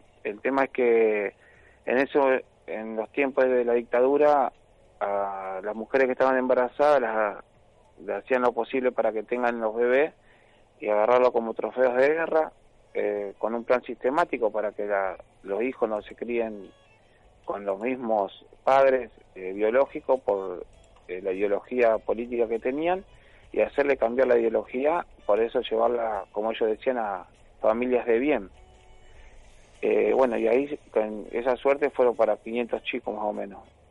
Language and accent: Spanish; Rosario, Santa Fe, Argentina; born there; Sí, bueno, yo nací en el 76, en Rosario. Mi papá son de Santa Fe, pero fueron a Rosario